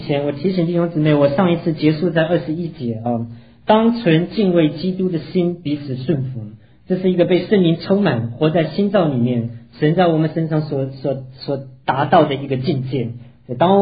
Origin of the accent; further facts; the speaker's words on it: China; 甚至连我们中国人的观念，讲到夫妻的时候先讲夫再讲妻